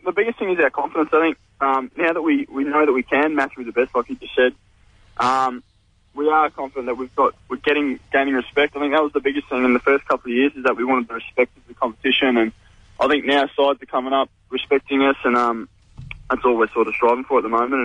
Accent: Melbourne, Victoria, Australia; now in Brisbane, Australia; I was from Melbourne, so born in Reservoir. And then my family moved up about 5 years ago from there, and they're out in Redlands in Brisbane

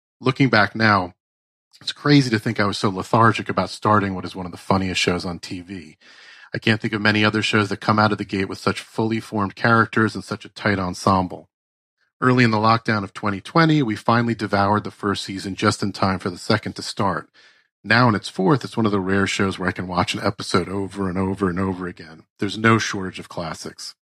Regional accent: New Jersey, United States; a show set around where I grew up in New Jersey.

